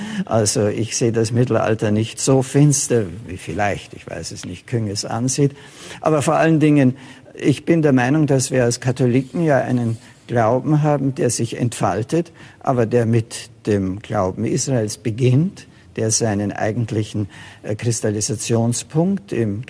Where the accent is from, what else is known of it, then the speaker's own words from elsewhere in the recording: Germany; Ich bin ein Deutscher